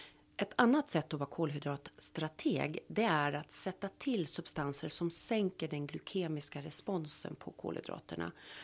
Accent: Sweden; Och när jag var, jag är ju uppvuxen som alla svenskar på, liksom, har man inte fått potatis till middagen, då var det ingen middag.

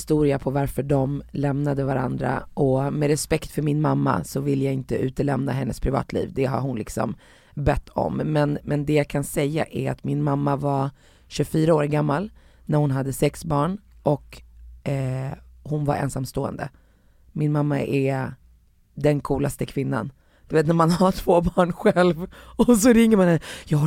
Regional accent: Sweden; jag är född och uppväxt i Sverige med två föräldrar, med båda mina föräldrar i Marocko. Norra och södra. Sen så är jag ju uppvuxen bara med min mamma i många år.

